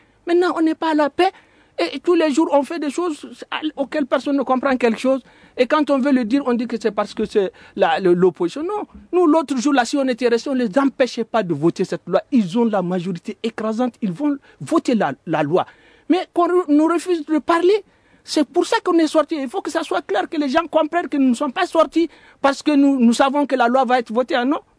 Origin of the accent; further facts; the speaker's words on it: Mali; je suis un Malien